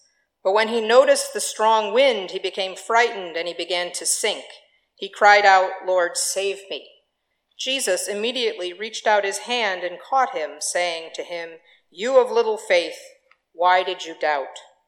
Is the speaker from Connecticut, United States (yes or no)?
yes; Southbury, Connecticut, United States; I grew up here in Southbury, and our home was on Lake Soar.